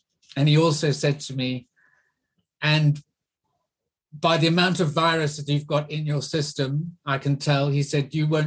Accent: England, United Kingdom; also born or lived in South Africa; now in Brighton, United Kingdom; I'm English, but I've only lived in Brighton now for the past 3.5 years.

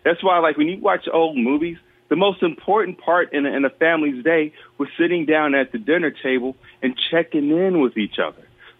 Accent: Chicago, Illinois, United States; a team that I would have loved to play for because I'm from Chicago.

